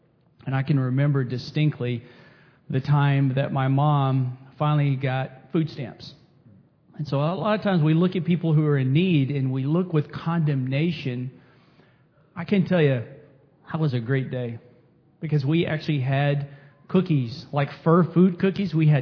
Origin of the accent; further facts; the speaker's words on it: Monahans, Texas, United States; So I come to you from Monahans, Texas. It's a great place to be from. Grew up in poverty.